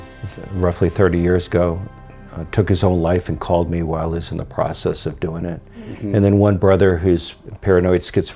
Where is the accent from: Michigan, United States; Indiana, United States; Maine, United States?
Michigan, United States; Detroit; it was actually better than what I grew up with in Detroit